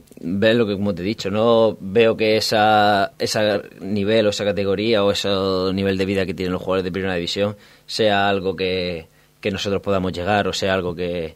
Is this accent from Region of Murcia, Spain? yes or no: yes; Region of Murcia, Spain; La verdad que soy de Murcia, al final la familia y todo tira.